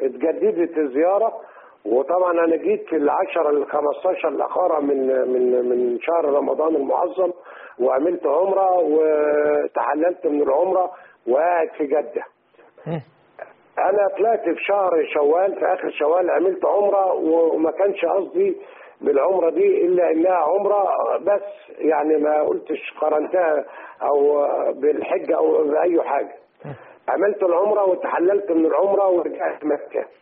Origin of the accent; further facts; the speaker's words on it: Egypt; أنا من مصر وجيت للسعودية في زيارة.